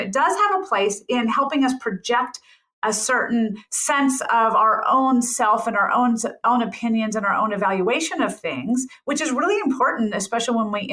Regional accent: the South, United States; accent: Southern; my Southern accent definitely interfered with my ability to make Chinese tones

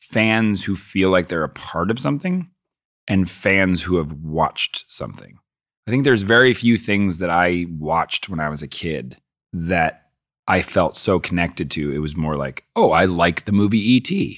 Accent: Boston, Massachusetts, United States; I mean, I grew up in Boston.

